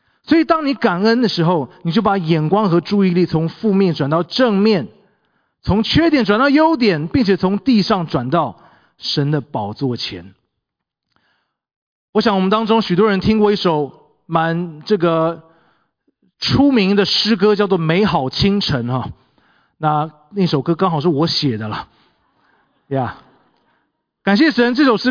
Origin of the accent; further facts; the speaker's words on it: Taiwan; 这是我从小在台湾长大的教会每次聚会都会读的一篇宣召的诗篇